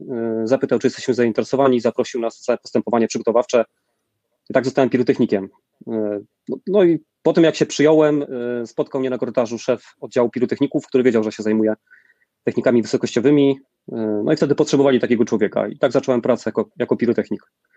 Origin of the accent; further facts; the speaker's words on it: Subcarpathian Voivodeship, Poland; Ja pochodzę z Podkarpacia, z takiej bardzo małej miejscowości.